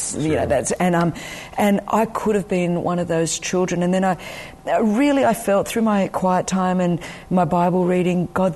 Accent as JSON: {"language": "English", "town": "Sydney", "region": "New South Wales", "country": "Australia", "tie": "born there", "said": "My own story is that I was born in Sydney, Australia, 1966, back with the dinosaurs."}